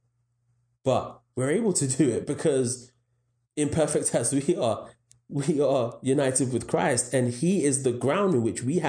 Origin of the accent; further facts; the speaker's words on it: Ghana; And it's weird because obviously I'm the guy from Ghana and they're from Hungary.